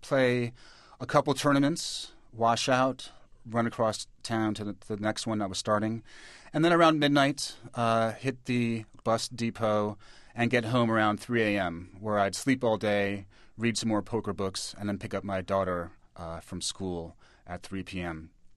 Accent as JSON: {"language": "English", "region": "New York", "country": "United States", "tie": "born or raised there", "said": "I think maybe just growing up in New York in terrible 1970s New York that was dirty, covered in graffiti, garbage strewn everywhere"}